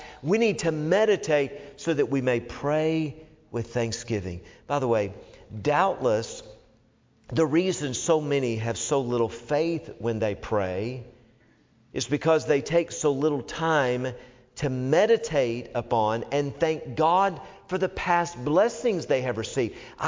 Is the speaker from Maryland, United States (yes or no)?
no; Tennessee, United States; I'm from Tennessee, you know? I'm used to coon hunting or, you know, whatever, cat hunting or whatever.